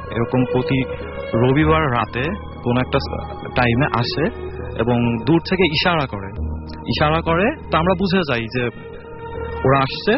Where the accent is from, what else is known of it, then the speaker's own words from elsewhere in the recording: Hazaribagh, Dhaka Division, Bangladesh; হাজারিবাগ থেকে এসেছি